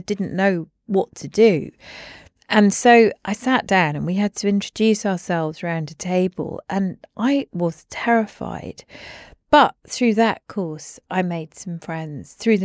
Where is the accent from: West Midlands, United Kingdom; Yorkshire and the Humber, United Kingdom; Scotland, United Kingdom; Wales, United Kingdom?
Scotland, United Kingdom; Edinburgh; I grew up in Edinburgh, you know, it's the place I still call home, along with London.